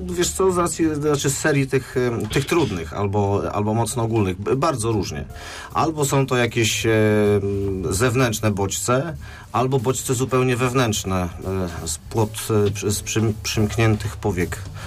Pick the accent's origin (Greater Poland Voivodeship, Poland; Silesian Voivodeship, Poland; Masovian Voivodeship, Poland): Greater Poland Voivodeship, Poland; Środa Wielkopolska; Pochodzę z małego miasteczka, ze Środy Wielkopolskiej i stąd jakby cały pomysł, tudzież miłość do prowincji jako takiej. Natomiast no, Środa zaczęła się rozrastać w metropolię piękną nieopodal Poznania